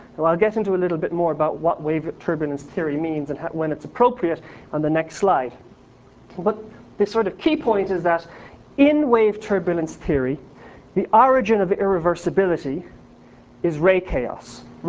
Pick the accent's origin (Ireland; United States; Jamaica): Ireland; I'm Irish, so we have a lot of close cousins.